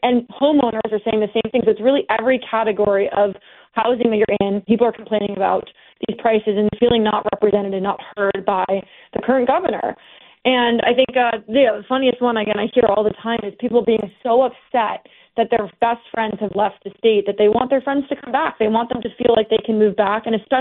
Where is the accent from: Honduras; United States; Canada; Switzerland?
United States; Northeast; I grew up in the Northeast. Pretty much everyone I knew is a diehard Democrat.